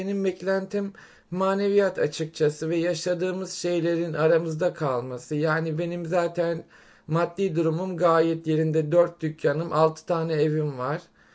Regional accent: Muğla, Turkey; Ben de Muğla'lıyım. 46 yaşındayım.

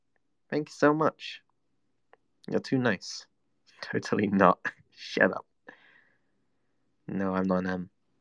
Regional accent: London, United Kingdom; accent: Cockney; I just probably am not as Cockney anymore, but I would still classify myself as a Cockney just because I was grown up being like that, you know? Grown up being a Cockney.

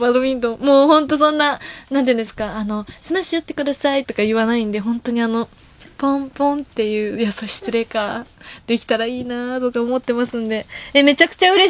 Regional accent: Tohoku, Japan; 東北出身ですって言った薄いつながりしかないこんな私なんですけど

